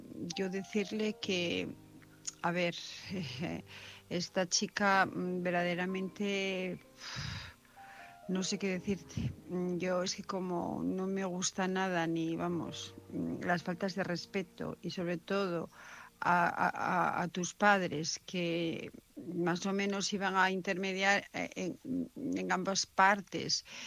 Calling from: Asturias, Spain; de Asturias.

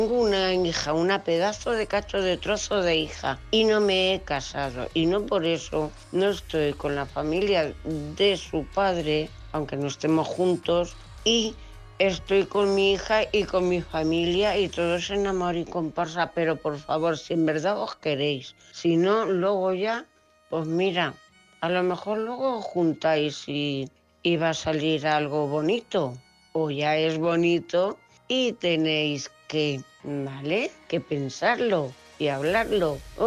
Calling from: Cuenca, Castilla-La Mancha, Spain; corresponsal de Cuenca, corresponsales.

